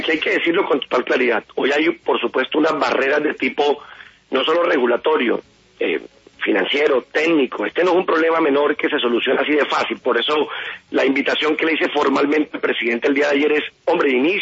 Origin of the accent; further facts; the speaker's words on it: Córdoba, Colombia; En mi caso, como cordobés, la tenemos al lado.